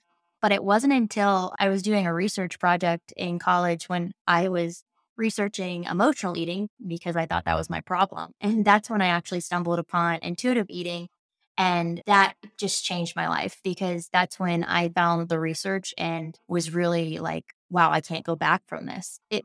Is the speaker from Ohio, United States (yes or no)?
yes; Ohio, United States; Yeah, I'm from like central Ohio originally.